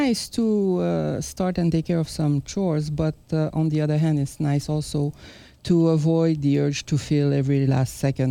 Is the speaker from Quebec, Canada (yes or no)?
yes; Quebec City, Quebec, Canada; I'm from Quebec City.